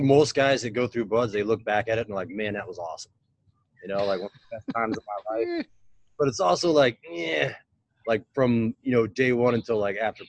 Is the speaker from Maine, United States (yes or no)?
yes; Maine, United States; And I grew up in a small town in Maine.